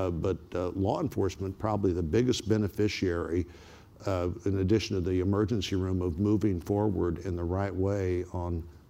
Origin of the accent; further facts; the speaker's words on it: Springfield, Missouri, United States; in my hometown, Springfield, Missouri